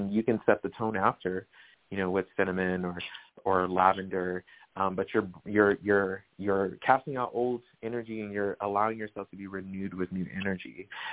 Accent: Riverside, California, United States; now in Las Vegas, United States; So I'm in Nevada, Las Vegas.

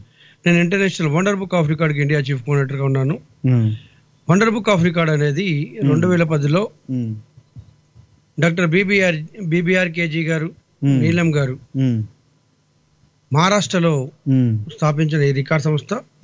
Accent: Hyderabad, Telangana, India; born there; నేను పుట్టింది హైదరాబాద్ అండి. అమ్మమ్మ వాళ్ళు ఉండేది కూడా మా అమీర్పేట.

